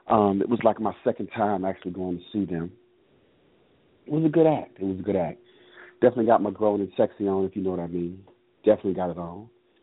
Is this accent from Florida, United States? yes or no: yes; Miami, Florida, United States; being born and raised in the South, born and raised in Miami, Florida, even still, I never had, there were some places in the South I never got the opportunity to travel to.